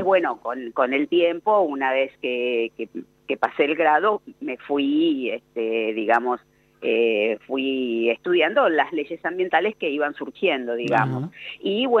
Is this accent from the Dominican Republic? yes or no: no; Avellaneda, Buenos Aires Province, Argentina; born there; yo particularmente nací en Avellaneda, ¿no?